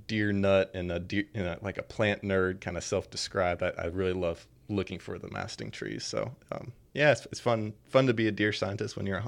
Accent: North Carolina, United States; Like I said, I grew up in North Carolina. I went to NC State for wildlife science

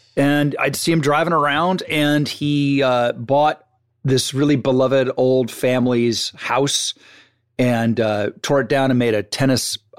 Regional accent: Malibu, California, United States; I just remember that I grew up on Point Doom in Malibu

